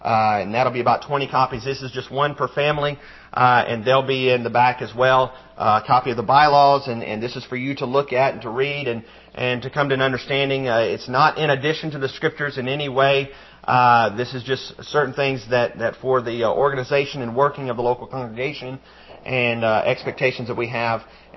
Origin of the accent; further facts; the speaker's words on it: Illinois, United States; born there; just because I've never lived anywhere since I was born in Illinois